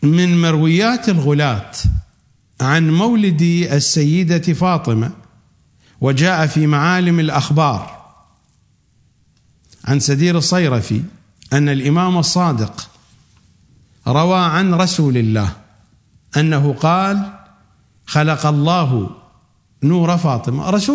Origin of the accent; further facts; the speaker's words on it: Iraq; لأن يعني عندنا في العراق عادة لما يسمون جليل يسمون أخو خليل